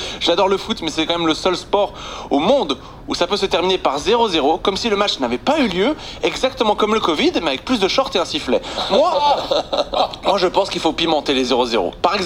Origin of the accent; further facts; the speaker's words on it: Belgium; à chaque fois que je vais à Paris, on entend mon accent, on me dit « Oh, t'es belge ?» Et chaque fois, je dis « Oui, et alors ?»